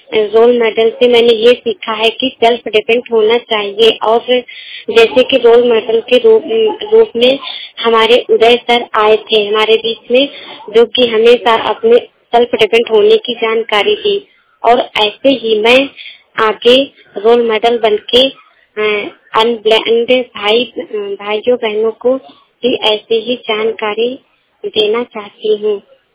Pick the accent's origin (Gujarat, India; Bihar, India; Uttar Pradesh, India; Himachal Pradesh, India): Uttar Pradesh, India; Lucknow; मैं लखनऊ की रहने वाली हूँ